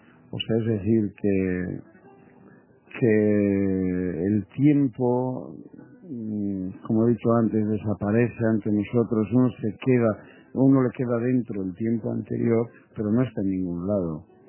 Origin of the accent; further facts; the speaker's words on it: Basque Country, Spain; first language Basque; Spanish is a second language; Esos apuntes siempre los hago en lengua, es que es mi primera lengua. El castellano es una primera lengua también, pero es el primus inter pares, la lengua fundamental para mí, por experiencia, por mi vida, por todo, es la lengua vasca.